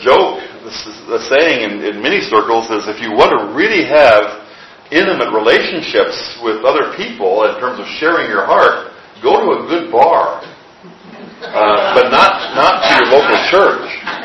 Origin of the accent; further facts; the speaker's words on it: Midwest, United States; I grew up in the Midwest in a Lutheran church that was dead emotionally.